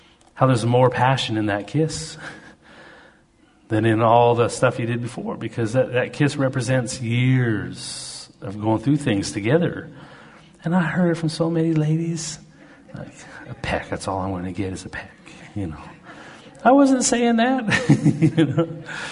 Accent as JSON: {"language": "English", "country": "Canada", "said": "I'm Canadian, mountain guy."}